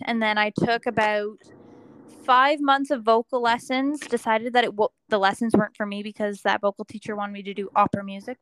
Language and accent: English; Kingston, Ontario, Canada; I am a Canadian singer-songwriter. I have been trying to make it into this industry for over 10 years, starting in my hometown of Kingston, Ontario.